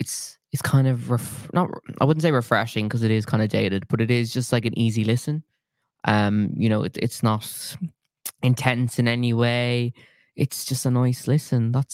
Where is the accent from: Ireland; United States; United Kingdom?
Ireland; we know it so well with being Irish.